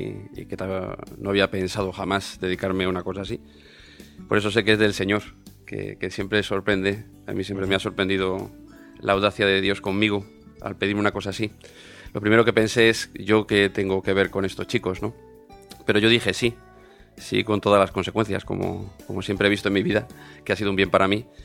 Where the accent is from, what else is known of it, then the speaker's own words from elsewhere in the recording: Daganzo, Community of Madrid, Spain; Yo soy nacido y criado en Daganzo.